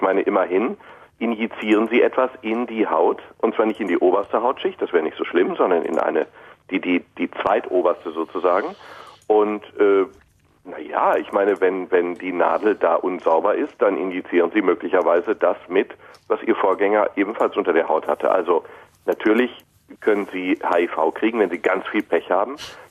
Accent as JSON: {"language": "German", "region": "North Rhine-Westphalia", "country": "Germany", "said": "Ich komme aus dem Ruhrgebiet."}